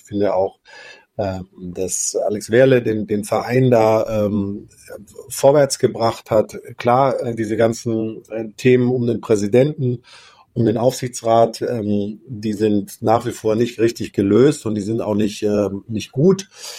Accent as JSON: {"language": "German", "town": "Tübingen", "region": "Baden-Württemberg", "country": "Germany", "tie": "born or raised there", "said": "ich komme eben aus der Region. Ich bin in Tübingen groß geworden, in Stuttgart zur Schule gegangen"}